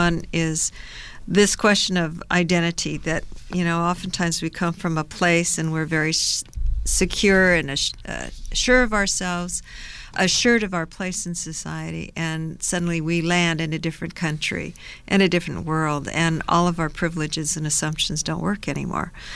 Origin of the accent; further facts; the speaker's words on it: United States; The other is I'm an American, and I have that point of view, and when I go to China, I take that with me.